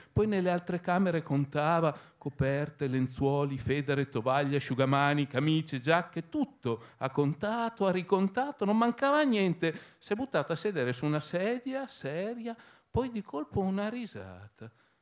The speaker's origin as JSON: {"language": "Italian", "town": "Parma", "region": "Emilia-Romagna", "country": "Italy", "said": "sono di Parma, ho 48 anni compiuti da poco"}